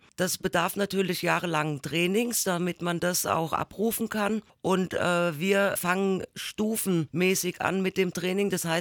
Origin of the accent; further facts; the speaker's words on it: Rhineland-Palatinate, Germany; ich komme aus Rheinland-Pfalz